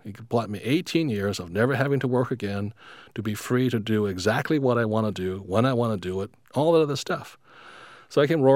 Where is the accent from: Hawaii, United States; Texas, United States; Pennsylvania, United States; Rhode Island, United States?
Hawaii, United States; I was raised in Hawaii.